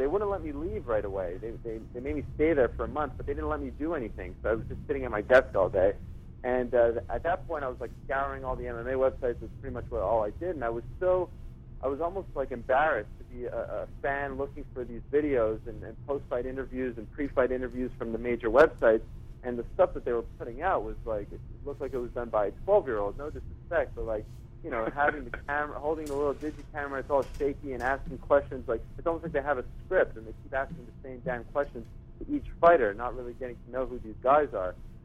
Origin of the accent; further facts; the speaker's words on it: Montreal, Quebec, Canada; I grew up in Montreal.